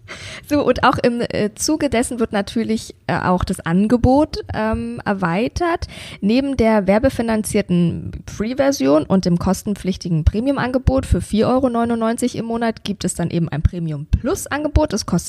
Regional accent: Bavaria, Germany; Nur ein richtiges Pfändchen, sagt man bei uns in Bayern.

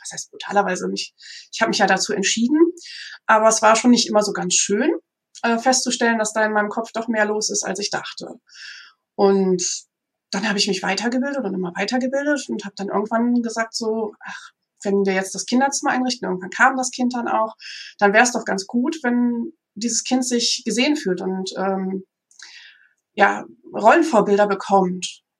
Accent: North Rhine-Westphalia, Germany; Ich selber bin aufgewachsen im Münsterland, in einem sehr, sehr weißen Umfeld, sehr heteronormativ, also einfach ein Umfeld, was so echt richtig durchschnittlich ist

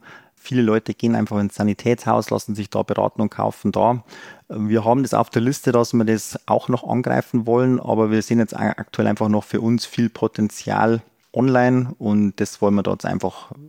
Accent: Bavaria, Germany; Also ich bin aus Bayern, Nähe Österreich.

